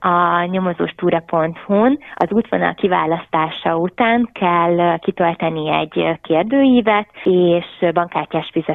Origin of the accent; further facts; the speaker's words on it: Nyíregyháza, Szabolcs-Szatmár-Bereg, Hungary; born there; Valójában Nyíregyházán születtünk, úgyhogy onnan már Debrecen csak egy ugrás